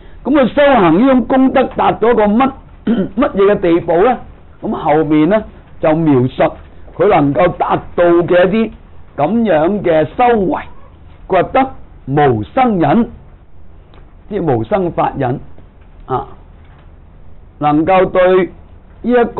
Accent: China; 我们说中国人说大隐隐于市嘛

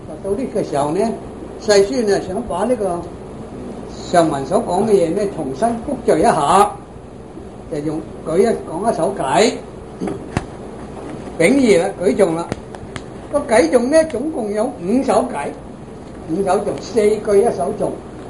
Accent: China; 普通呢个形容词就喺我哋中国人啊，形容词喺个名词前面嘅。

